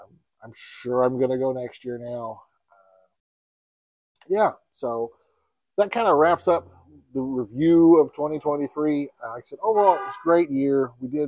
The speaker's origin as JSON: {"language": "English", "region": "Texas", "country": "United States", "said": "But yeah, I'm from Texas."}